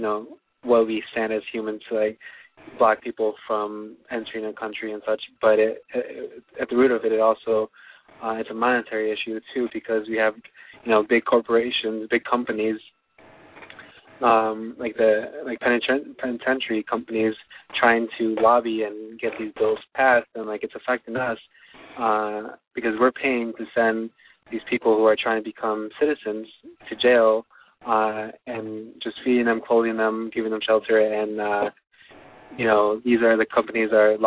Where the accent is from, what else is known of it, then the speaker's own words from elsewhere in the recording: Indiana, United States; And basically, I'm from Indiana